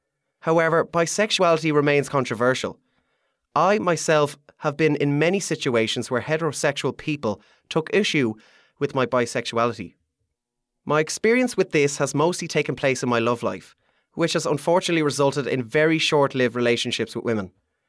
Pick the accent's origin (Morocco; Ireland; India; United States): Ireland; I come from Ireland, which is still a very conservative country regarding LGBTQ issues.